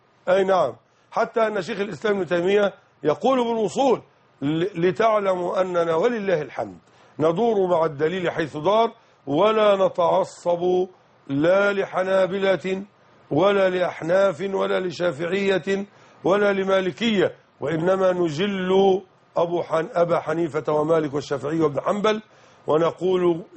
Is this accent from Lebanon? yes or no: no; Nile Delta, Egypt; نحن معاشر المسلمين من أهل الدلتا في مصر